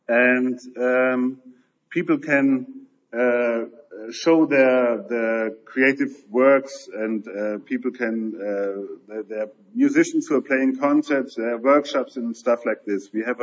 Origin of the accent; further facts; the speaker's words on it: Munich, Bavaria, Germany; English is a second language; also born or lived in Leipzig, Germany; I am originally from Munich. I went away for 10 years studying media art in Leipzig. It's a city south of Berlin. I did some web stuff, interaction installations and stuff there. And then after 10 years, I came back to Munich.